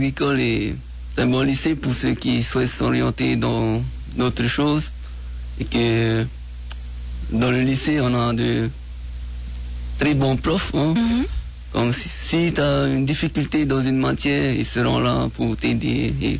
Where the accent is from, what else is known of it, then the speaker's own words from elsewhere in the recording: Moorea, French Polynesia; Voilà, je suis originaire de Moréa.